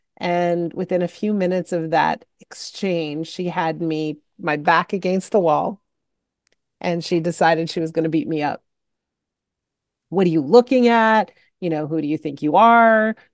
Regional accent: Montreal, Quebec, Canada; I grew up in Montreal, so high school started in grade 7.

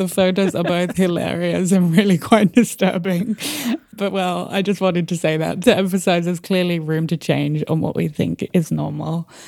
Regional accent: Spain; I grew up in Spain, as you know, and I was like actively encouraged to drink wine from 12.

